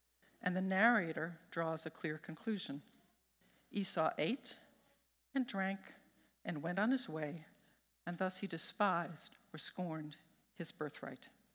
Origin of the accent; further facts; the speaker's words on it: New York City, New York, United States; Now, I grew up in Brooklyn, where cement ruled, trees were stunted, and grass was a fantasy.